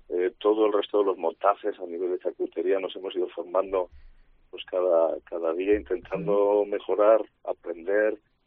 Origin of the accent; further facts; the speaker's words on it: Somaén, Castile and León, Spain; Nuestro origen es Soria, venimos de Soria, de un pueblo chiquitín de Soria que se llama Somaén.